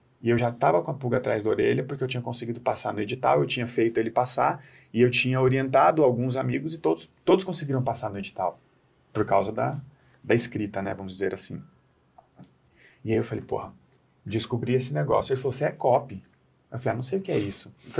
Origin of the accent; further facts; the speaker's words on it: Brasília, Federal District, Brazil; Sou de Brasília.